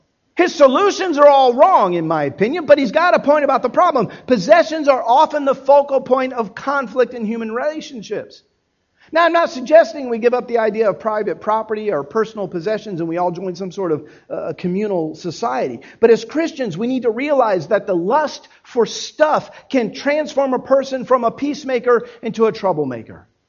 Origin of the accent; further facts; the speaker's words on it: Miami, Florida, United States; now in Dallas, US?; I grew up in Miami. I'm a city boy. I lived in Dallas for 7 years.